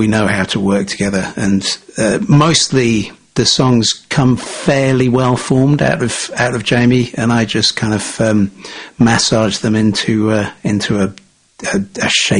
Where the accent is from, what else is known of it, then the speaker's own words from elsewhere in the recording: Oxford, South East England, United Kingdom; We're both from Oxford or the Oxford area